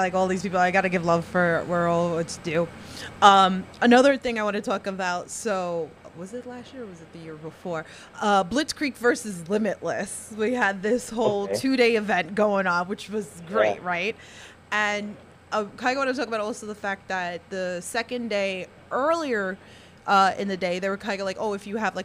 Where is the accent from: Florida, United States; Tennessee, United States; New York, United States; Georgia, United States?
New York, United States; I'm also from New York